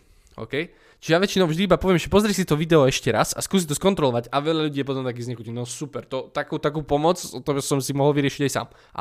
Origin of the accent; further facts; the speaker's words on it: Trstená, Žilina Region, Slovakia; ja pochádzam zo Slovenska, z Trstenej